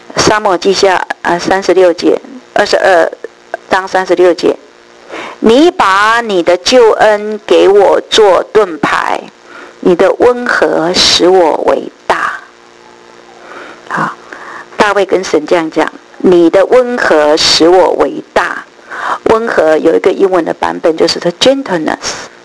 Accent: China; 我们中国人都有一个错误的观念哈

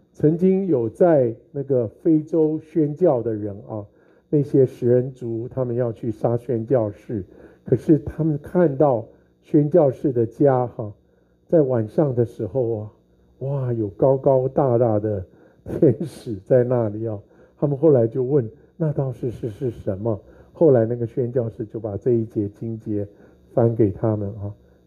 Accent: Taiwan; 那我想我来自台湾

